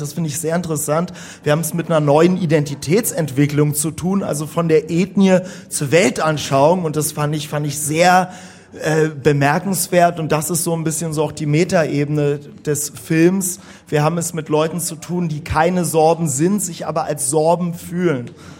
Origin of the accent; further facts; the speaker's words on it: Berlin, Germany; Ja, also ich bin zweisprachig aufgewachsen. Ich komme aus Berlin